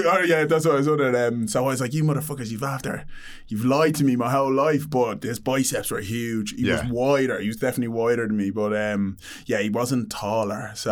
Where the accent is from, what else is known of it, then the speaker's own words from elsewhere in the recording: Dublin, Leinster, Ireland; when I grew up in Dublin, and in Dublin I was like the only black kid for miles anyway